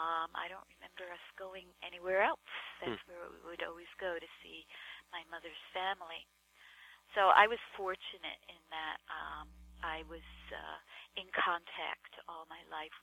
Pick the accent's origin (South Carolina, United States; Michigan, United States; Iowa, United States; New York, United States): New York, United States; You mentioned Long Island earlier. I grew up there. I attended school on Long Island, and I went back to Long Island to teach school for a few years.